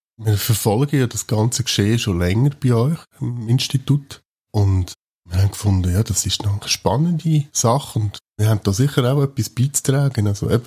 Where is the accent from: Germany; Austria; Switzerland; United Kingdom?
Switzerland; und ich bin Schweizer.